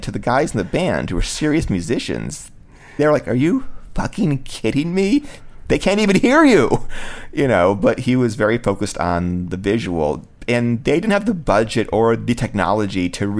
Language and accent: English; Cleveland, Ohio, United States; And they were in Cleveland, Ohio, was my hometown, at Swingo's Hotel when Peter called a band meeting.